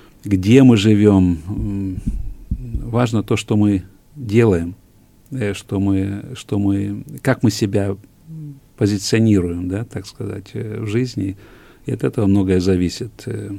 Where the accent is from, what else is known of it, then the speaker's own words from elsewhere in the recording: Western Siberia, Russia; мое детство было в Сибири, в Западной Сибири, много снега видели